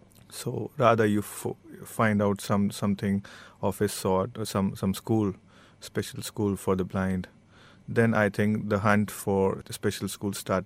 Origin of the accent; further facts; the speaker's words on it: Delhi, India; I was brought up in Delhi only.